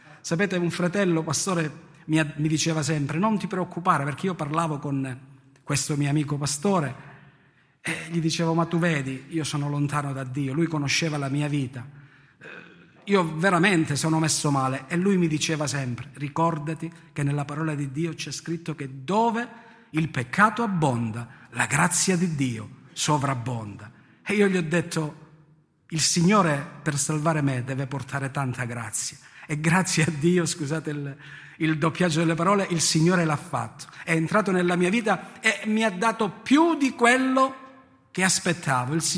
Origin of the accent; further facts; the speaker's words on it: Africo, Calabria, Italy; now in Brancaleone, Italy; vengo da Africo, vivo a Brancaleone e faccio il pastore a Siderno e a Bovalino